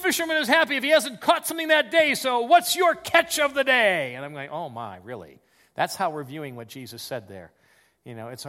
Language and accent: English; United States; And I thought about that as an American today, and I thought about that as a Christian.